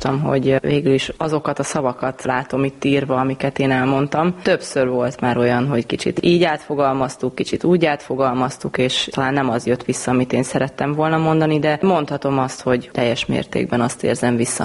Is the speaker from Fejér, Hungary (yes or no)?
yes; Székesfehérvár, Fejér, Hungary; Székesfehérváron az Alba Volán SC sportolójaként nevelkedtem, és most jelen pillanatban itt is dolgozom, mint edző.